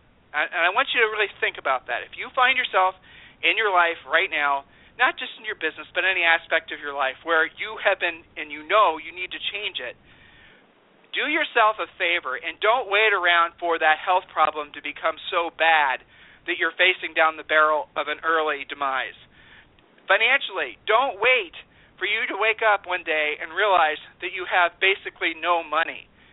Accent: Columbus, Ohio, United States; You know, we grew up in Columbus, Ohio, you know.

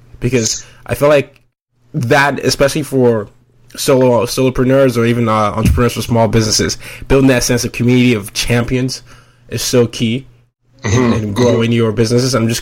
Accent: Nigeria; I'm Nigerian, and we have tribal groups. It's, you know, they're so diverse. We have over 300 different languages.

